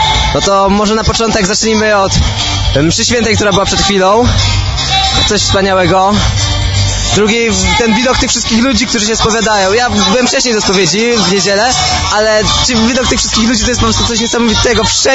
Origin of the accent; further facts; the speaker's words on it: Proszówki, Lesser Poland, Poland; Z Proszówek, Krzpiła Lafia Krzyżanowice koło Bochni